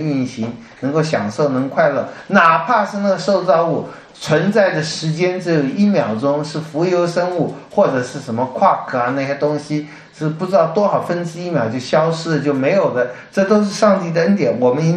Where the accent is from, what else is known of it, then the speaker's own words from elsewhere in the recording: China; 我们比较有的观念是所有的，我们中国人的翻译，万物都是神造的